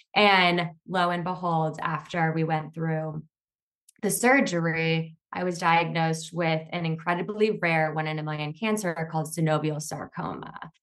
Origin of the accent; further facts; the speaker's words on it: Midwest, United States; now in Brooklyn, United States; So I'm currently based in Brooklyn, New York, but I hail from the Midwest, had fairly like normal, like modest upbringing